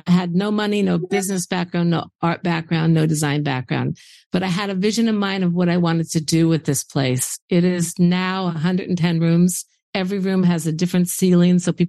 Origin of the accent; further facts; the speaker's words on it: Indiana, United States; I didn't get any education about civil rights growing up in Indiana.